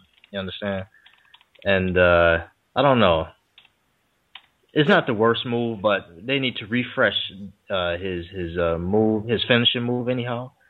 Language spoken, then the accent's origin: English; Brooklyn, New York, United States; This is Brooklyn here.